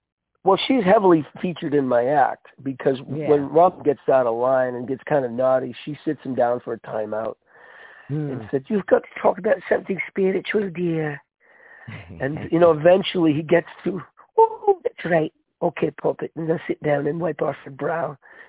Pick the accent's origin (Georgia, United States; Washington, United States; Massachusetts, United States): Massachusetts, United States; Framingham; now in Huntington, United States; I'm originally from Framingham, Massachusetts, and I live in Huntington, Mass. Now.